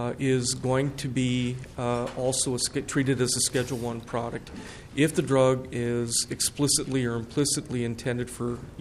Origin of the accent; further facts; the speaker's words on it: Blaine, Minnesota, United States; the tragedy, really, that happened up in Blaine, which, as it happens, is my hometown where I graduated from high school.